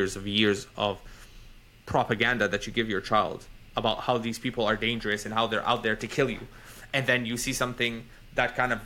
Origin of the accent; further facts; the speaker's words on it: Canada; Because I'm a Canadian.